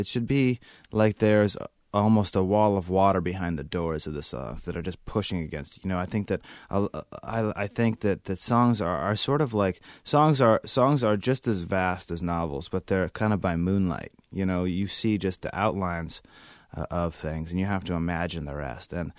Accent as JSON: {"language": "English", "town": "Moscow", "region": "Idaho", "country": "United States", "tie": "born or raised there", "said": "It's a beautiful place. In the panhandle of northern Idaho, about 2.5 hours from the Canadian border, and there's a little university there"}